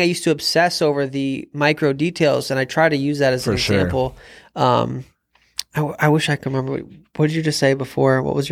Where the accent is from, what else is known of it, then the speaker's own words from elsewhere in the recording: Ann Arbor, Michigan, United States; You know, I grew up here in Ann Arbor